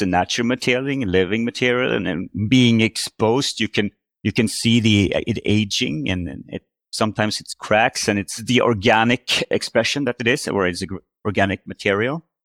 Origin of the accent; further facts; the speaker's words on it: Sweden; English is a second language; Growing up in Sweden, over half of the population, 70% of the population, has access to these small cottages in the rural places in Sweden.